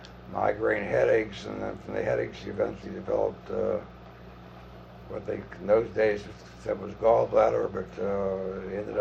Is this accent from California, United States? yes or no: no; Pittsburgh, Pennsylvania, United States; But I do remember living at 305 North Myrtland Street, where I entered Sterrett School. One of the few Jewish families